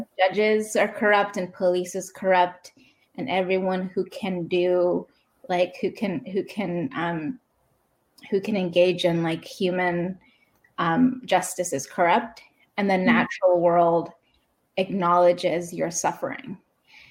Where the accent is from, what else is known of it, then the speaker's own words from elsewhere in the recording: Queens, New York, United States; My family's from Queens, you mm-hmm. know, I grew up in Queens.